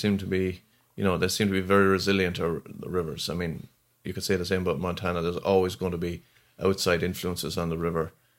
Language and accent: English; Ireland; As Irish, we've traveled all over the world, but Guinness doesn't travel.